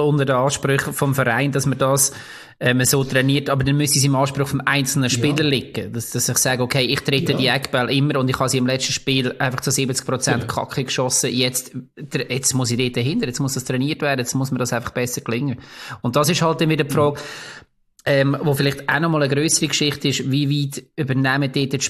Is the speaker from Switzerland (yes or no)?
yes; Bern, Switzerland; aber das würde mich als Berner auch nicht interessieren.